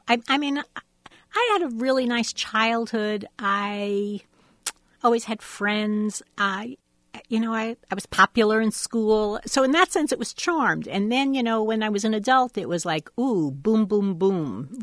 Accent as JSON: {"language": "English", "town": "Ames", "region": "Iowa", "country": "United States", "tie": "born or raised there", "said": "I've been writing a little for my hometown, for the Ames Tribune, and I do that once a month."}